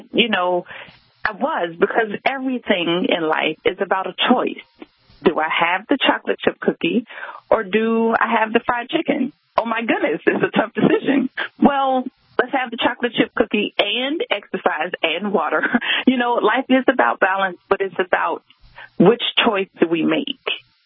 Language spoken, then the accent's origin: English; the South, United States; because I am from the South. And even though I grew up eating relatively healthy, I'm still from the South.